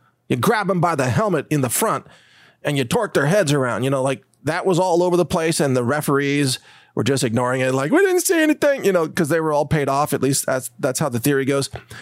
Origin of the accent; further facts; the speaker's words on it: Midwest, United States; Kind of like St. Louis, you know, and I'm from the Midwest.